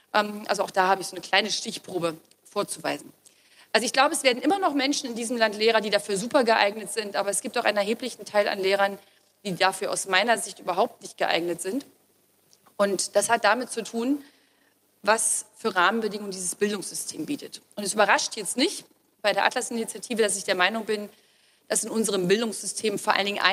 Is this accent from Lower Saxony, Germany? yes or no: no; North Rhine-Westphalia, Germany; also born or lived in East Germany; now in Delitzsch, Germany; Ich wohne knapp 50 Kilometer von Dessau entfernt inzwischen in Delitzsch. Ich bin auch aufgewachsen, damals noch in der DDR und groß geworden in Westfalen.